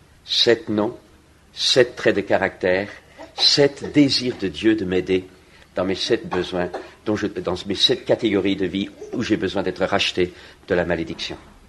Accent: France; Chez nous, en France, c'est le moment de l'impôt.

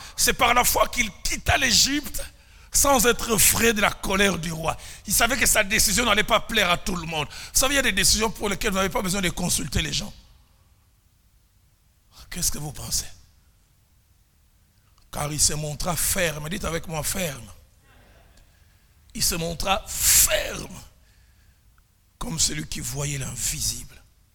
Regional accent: Kinshasa, DR Congo; J'étais allé visiter quelqu'un chez nous à Kinshasa, aux cliniques appelées Ngaliema.

